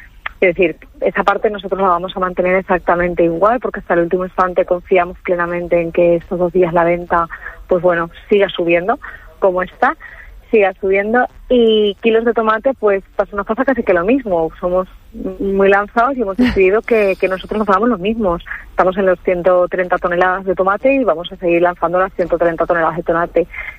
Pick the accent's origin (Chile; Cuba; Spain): Spain; Valencian Community; Sabemos cómo somos los valencianos, ¿eh?